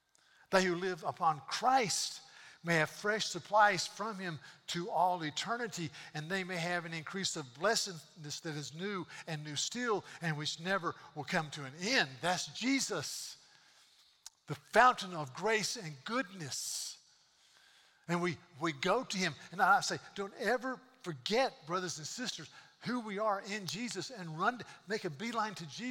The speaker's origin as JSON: {"language": "English", "region": "North Carolina", "country": "United States", "said": "Well, I'm from North Carolina. I want to hit him in the nose. I said, you're criticizing my state."}